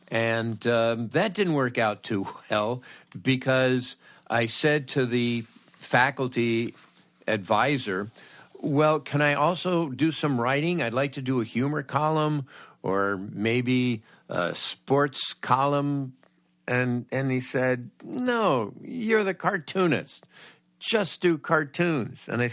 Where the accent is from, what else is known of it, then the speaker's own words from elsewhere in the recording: Woodland Hills, California, United States; I grew up in Woodland Hills in the San Fernando Valley.